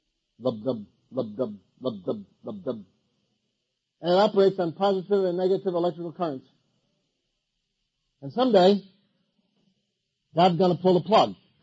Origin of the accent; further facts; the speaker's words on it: Brooklyn, New York, United States; I come from Brooklyn. My neighborhood, there are only two kinds of people, the quick and the dead.